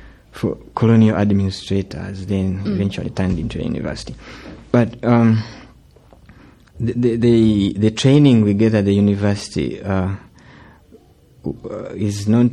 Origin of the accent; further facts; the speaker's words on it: Central Region, Uganda; first language Luganda; English is a second language; This tribe is located in the central part of Uganda, where the capital is.